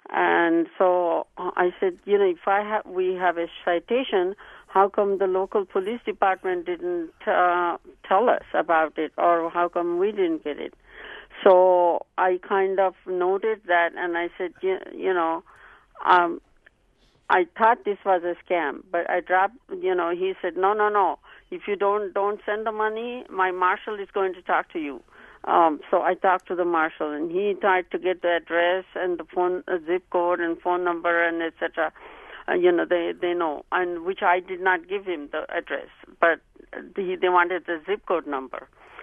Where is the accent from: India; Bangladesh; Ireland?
India; now in United States; We are from India originally, but we are naturalized here.